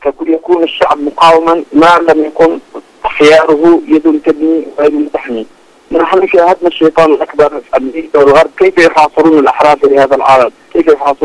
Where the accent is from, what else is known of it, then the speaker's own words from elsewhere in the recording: Yemen; نحن كشعب يمني نتجه نحو هذه الأشياء